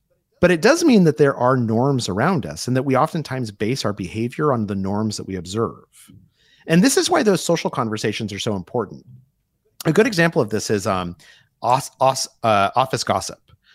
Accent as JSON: {"language": "English", "country": "United States", "said": "and I will say this as an American, sometimes when Aussies say things that they mean as sincere, it comes off to me as not that way."}